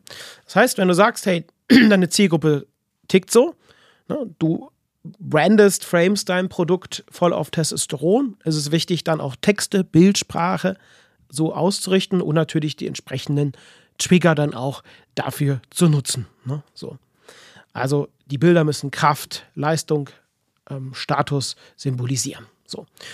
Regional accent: Cologne, North Rhine-Westphalia, Germany; Bei uns in Köln sagen wir immer, jeder Jeck ist anders.

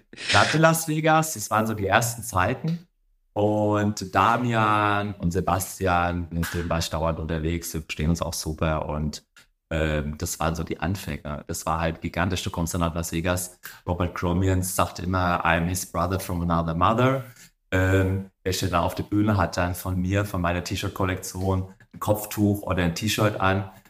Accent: Darmstadt, Hesse, Germany; ich bin hier im Laden aufgewachsen.

